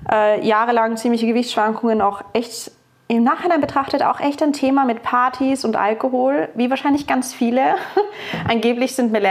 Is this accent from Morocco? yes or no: no; United Kingdom; now in Austria; Als Britin muss man natürlich auch Feldhockey, weil in Österreich nennt man das Landhockey, gespielt sehr lange